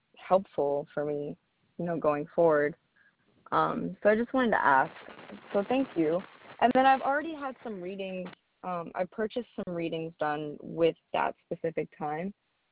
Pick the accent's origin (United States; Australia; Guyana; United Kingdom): Guyana; born there; because I was born in Guyana and I have a citizenship abroad.